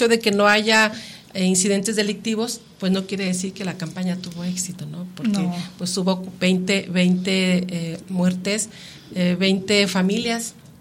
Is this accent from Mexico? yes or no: yes; Mexico; también como mexicanos, yo creo que no estamos acostumbrados a...